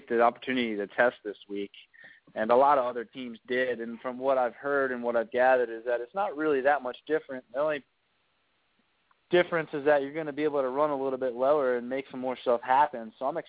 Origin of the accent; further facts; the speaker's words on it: Baltimore, Maryland, United States; moved away as an adult; now in Charlotte, United States; Yeah, I was born and raised in Baltimore, and I actually relocated to Charlotte about 5 years ago to pursue racing.